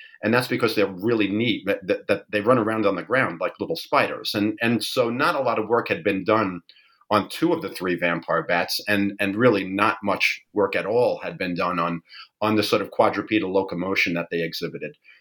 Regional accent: New York, United States; I am born and raised in New York. I grew up with parents who were hardworking middle class types

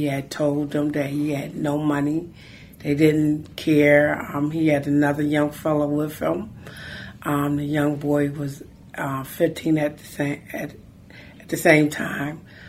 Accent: Philadelphia, Pennsylvania, United States; At the time, I was out of town in Philly, where I'm from. I'm from Philly, actually from Philly, with family, and it was a friend of a family.

